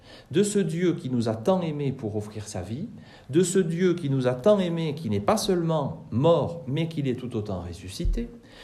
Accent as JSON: {"language": "French", "country": "France", "said": "bien que nous sommes français et que nous avons une langue extrêmement riche"}